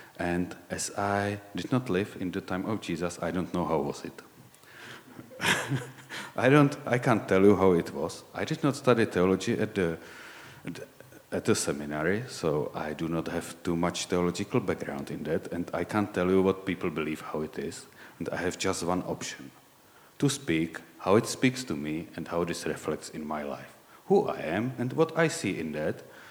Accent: Czechia; English is a second language; I was raised here in Czech Republic, and after the fall of communism in late 1980s or at the beginning of 1990s, here was re-established Boy Scouting

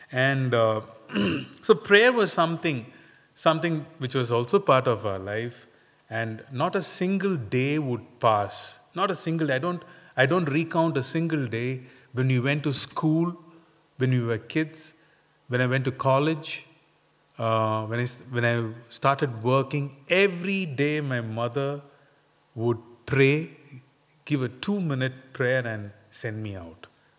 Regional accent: India; I come from India, so mostly we had all the access to, you know, choose, to follow, to believe, to preach

